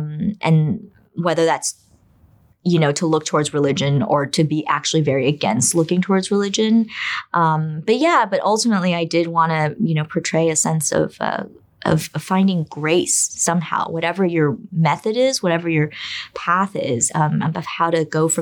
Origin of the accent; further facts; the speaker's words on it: United States; also born or lived in China; I'm also American. And so I just felt like I could connect with both sides of it, both as a Chinese immigrant who grew up in America, but also then going back as an American expat.